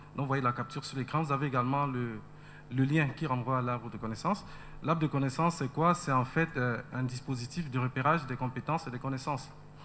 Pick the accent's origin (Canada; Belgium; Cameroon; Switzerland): Cameroon; Douala, Littoral; Je viens de Douala au Cameroun.